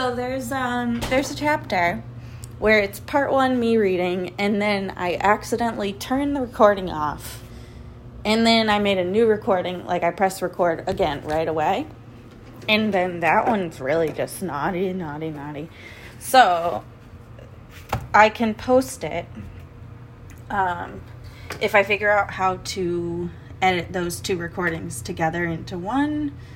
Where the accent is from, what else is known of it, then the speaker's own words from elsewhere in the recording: United States; I'm American, so I don't know where you are, but for me, this is like childhood ingredients.